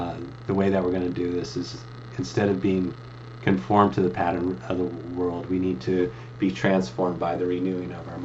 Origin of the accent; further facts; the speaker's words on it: Ithaca, New York, United States; growing up in Ithaca is kind of a mixture of some really.